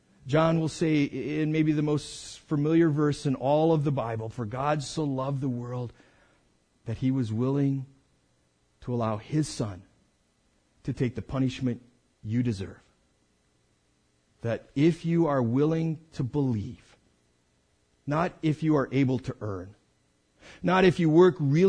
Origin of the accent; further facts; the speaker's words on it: Minnesota, United States; I grew up in Minnesota. The mascot for the University of Minnesota is the Golden Gophers.